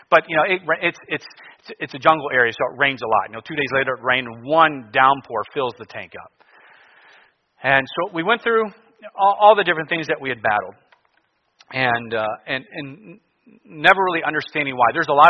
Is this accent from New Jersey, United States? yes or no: no; Cleveland, Ohio, United States; Again, I grew up in Cleveland. I'm not ready for this.